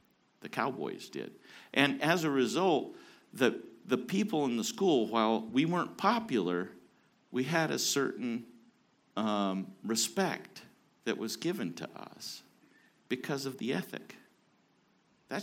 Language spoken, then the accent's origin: English; Idaho, United States; I didn't live in the South. I grew up in Idaho.